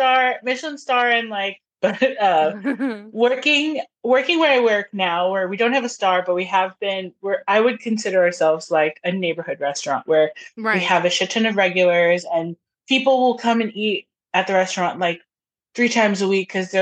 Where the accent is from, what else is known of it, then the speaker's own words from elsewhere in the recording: Philippines; being Filipino, it implies hospitality. Like, it's a part of our culture. It's a part of like our ethos as a culture where we want people to be brought together.